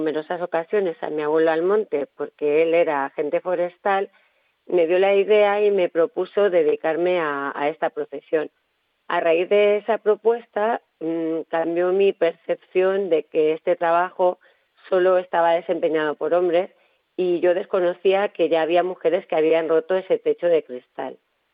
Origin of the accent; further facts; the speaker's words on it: Orihuela del Tremedal, Aragon, Spain; me crié en Orihuela del Tremedal, que está en el corazón de la Sierra de Albarracín, rodeada de inmensos pinares y preciosos parajes naturales. Estudié bachillerato en Zaragoza